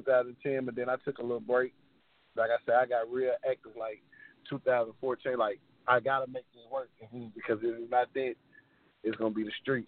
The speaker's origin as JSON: {"language": "English", "town": "McGehee", "region": "Arkansas", "country": "United States", "said": "Oh, I'm from Arkansas, Southeast Arkansas, small town called McGee, Arkansas. We call it the Muddy. Where I'm from. I'm from McGee. I'm 26."}